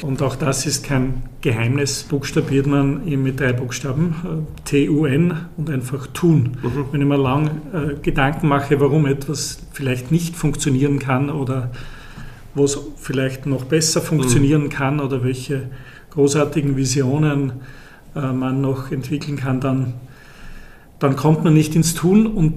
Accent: Kirchberg am Wechsel, Lower Austria, Austria; now in Vienna, Austria; Die Metropole Kirchberg am Wechsel, ist ein wunderschöner Ort. Im Wechselgebiet, tolle Umwelt

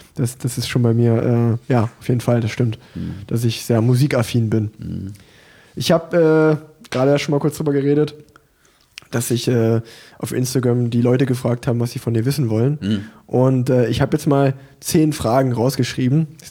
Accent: Unna, North Rhine-Westphalia, Germany; born there; now in Cologne, Germany; als gebürtiger Unneraner, das liegt ja eigentlich Vorort von Dortmund, ist das ganz genauso. Also ich finde, ich wohne jetzt in Köln, ich liebe Köln

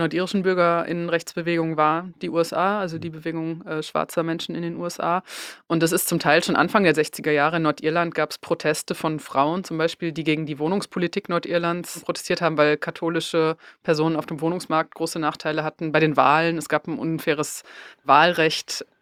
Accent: North Rhine-Westphalia, Germany; ich komme aus Westfalen

